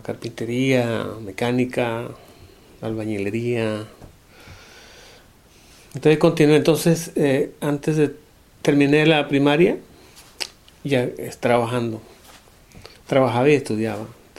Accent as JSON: {"language": "Spanish", "country": "Nicaragua", "tie": "born or raised there", "said": "soy de Nicaragua. Pues nací en Nicaragua. Nicaragua está en el centro de América."}